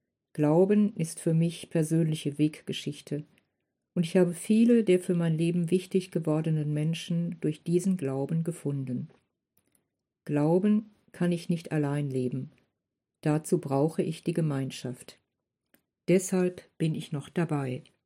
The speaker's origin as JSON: {"language": "German", "town": "Neheim", "region": "North Rhine-Westphalia", "country": "Germany", "tie": "born or raised there", "said": "1961 ging ich zur Erstkommunion, noch vor dem Zweiten Vatikanum. Aufgewachsen bin ich in Neheim. Meine Heimatgemeinde ist St. Johannes Baptist"}